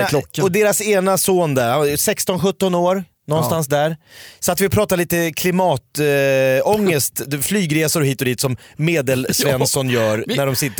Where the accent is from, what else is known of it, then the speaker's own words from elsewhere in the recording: Sweden; För jag är ju en svensk man.